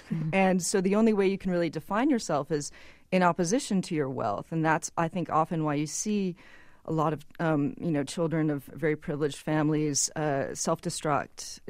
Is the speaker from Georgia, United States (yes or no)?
no; Massachusetts, United States; I grew up on the water. I grew up in Massachusetts, right at the very beginning of Cape Cod.